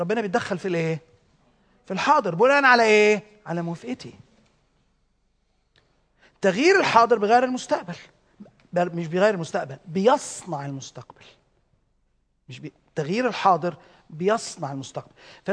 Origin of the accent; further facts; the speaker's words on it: Egypt; طبعا احنا عندنا مصريين المتهم مدان الى ان تثبت براءته.